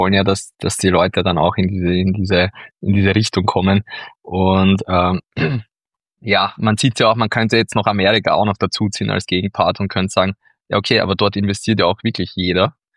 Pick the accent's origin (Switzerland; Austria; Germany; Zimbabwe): Austria; dass das auch ein Impuls für uns als Österreicher sein kann